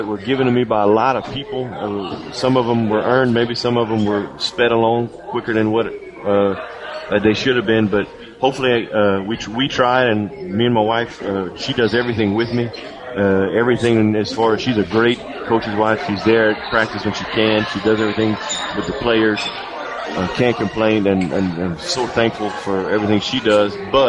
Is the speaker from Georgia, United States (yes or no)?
no; Florida, United States; When I was in high school, it wasn't quite, I don't think, PowerPoints. But in Florida, it was the old way of first and second go, and that was it.